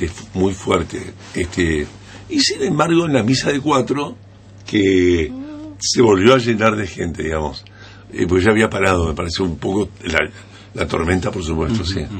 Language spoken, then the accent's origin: Spanish; Vicente López, Buenos Aires Province, Argentina; born there; yo nací en Vicente López.